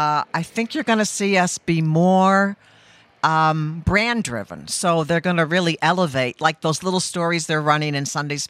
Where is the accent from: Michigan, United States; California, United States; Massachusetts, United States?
Massachusetts, United States; No, I grew up on the Cape and went to college in Oregon, which is probably where I got most of my politics from. So, but I've lived in Rhode Island, since 1987.